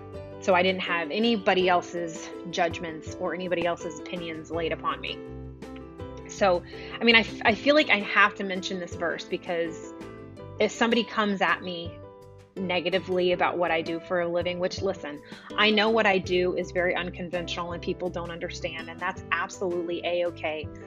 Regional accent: the South, United States; That's how I grew up. I grew up in the church. I'm from the South. And going to church on Sundays was a mandatory event every week, which is great.

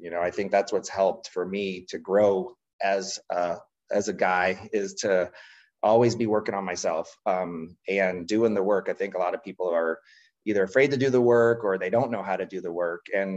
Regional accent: Miami, Florida, United States; We had a little lease of land in a Immokalee, Florida. I grew up in Miami, Florida.

